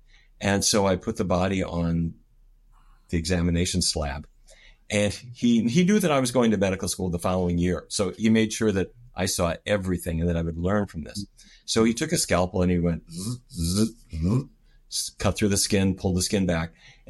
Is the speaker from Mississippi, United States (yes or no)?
no; North Dakota, United States; I grew up in the Midwest in North Dakota of the United States.